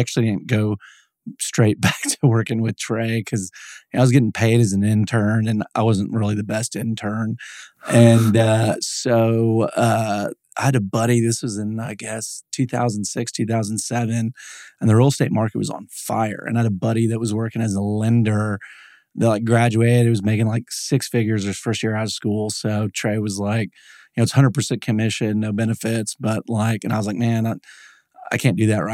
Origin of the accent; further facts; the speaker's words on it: Aubrey, Texas, United States; So I'm originally from Aubrey, Texas, which is north of Denton.